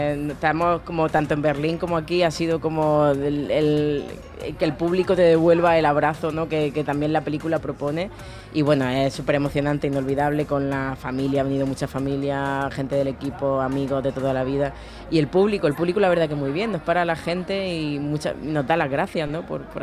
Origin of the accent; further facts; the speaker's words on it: Níjar, Andalusia, Spain; no sé de dónde soy, almeriense, pues bastante nijareño, porque al final llegué con 3 años